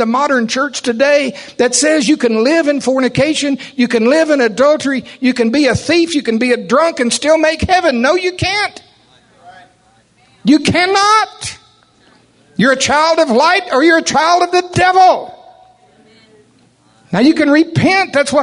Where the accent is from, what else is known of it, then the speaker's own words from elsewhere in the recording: Oklahoma, United States; I grew up around Seminole and Shawnee a little bit of my life. I had farmers on both sides of my family.